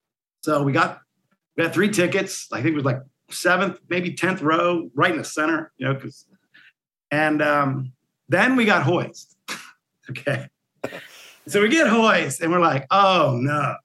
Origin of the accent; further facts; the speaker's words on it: Barnesville, Ohio, United States; Yeah. I grew up in a place called Barnesville, Ohio, which is what a lot of my stories are about. You know, it's kind of a coal mining town in eastern Ohio.